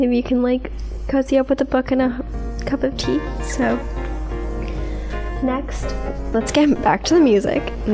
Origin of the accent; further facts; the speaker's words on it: San Diego, California, United States; now in Alabama, United States; but I grew up in San Diego my entire life. So this is the first time I've really been able to experience the weather.